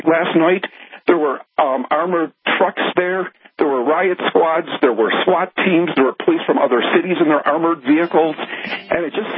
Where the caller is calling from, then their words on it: Albuquerque, New Mexico, United States; Yeah, I'm calling from Albuquerque.